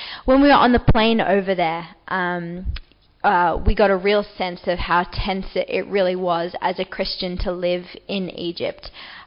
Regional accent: Manly, New South Wales, Australia; now in Bilgola Plateau, Australia; From the Northern Beaches. So I live in Bilgola Plateau now, but I grew up in Manly.

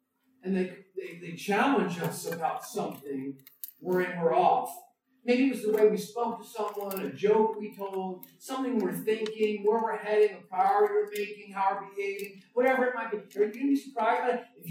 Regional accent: New Jersey, United States; born there; now in California, United States; I've been living now in California for longer than I lived in New Jersey, where I was born.

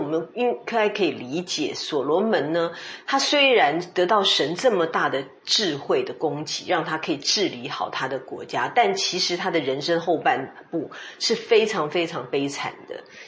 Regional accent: China; 其实他相信是会对我们中国人有很大的混淆的问题。

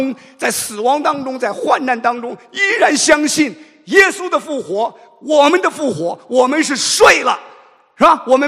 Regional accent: Henan, China; 我是河南的小伙子啊，农村长大的

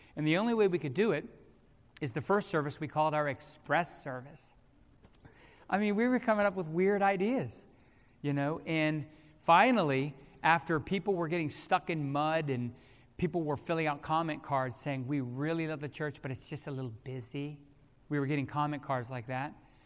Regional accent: Fairfax, United States; I'm from Fairfax, but at the time we were up pastoring in Massachusetts.

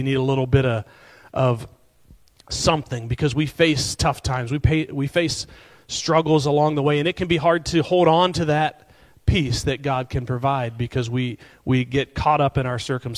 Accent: Vernon, Ohio, United States; So if you guys put that up, this is Vernon, Ohio. I know y'all think I'm from Kinsman. That's up north. That doesn't even, you know, Vernon barely shows up on the map.

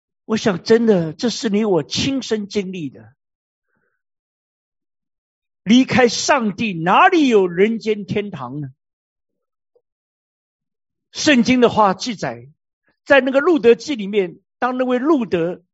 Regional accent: China; 以前我们中国人常常说这个四个州很重要

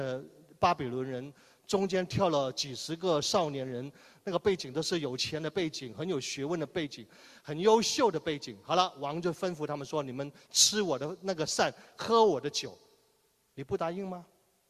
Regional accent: Hong Kong; 我们香港人最喜欢吃，真的，我研究过了

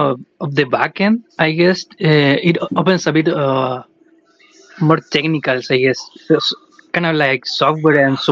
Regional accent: Chile; I am from Chile.

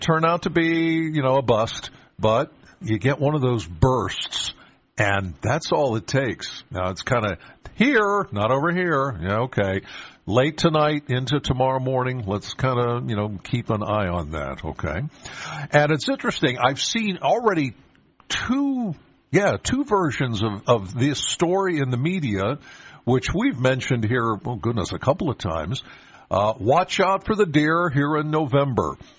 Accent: Penns Valley, Pennsylvania, United States; Now, again … I'm from Penns Valley, so I got a bit of a drive to get to the studio.

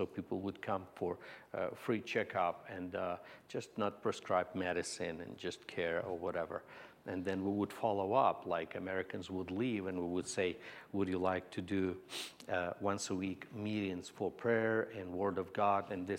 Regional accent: Ukraine; English is a second language; And me and my wife, we graduated and we went back in Ukraine. We're originally from Ukraine.

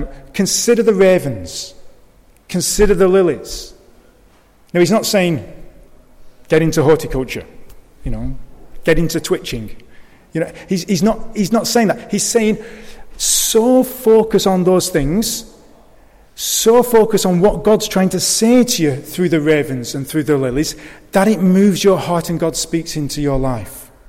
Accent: Blackburn, North West England, United Kingdom; I'm from Blackburn.

